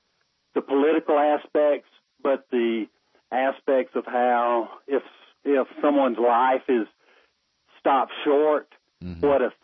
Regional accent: Georgia, United States; I grew up in North Georgia, up in Northeast Georgia, and up near the home of the Big Red Apple, as it were.

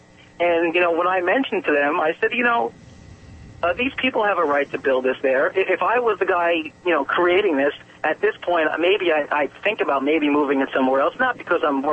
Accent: Long Island, New York, United States; now in Orlando, United States; I'm from Long Island. I moved to Orlando here about 3 years ago.

